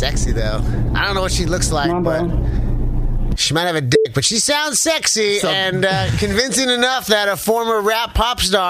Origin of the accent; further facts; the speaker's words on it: San Francisco, California, United States; Growing up in San Francisco, I've seen some things.